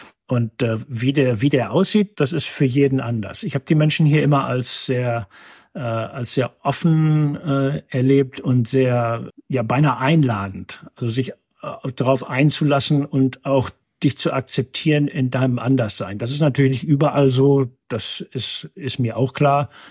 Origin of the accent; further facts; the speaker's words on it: North Rhine-Westphalia, Germany; born there; ich bin gebürtiger Westfale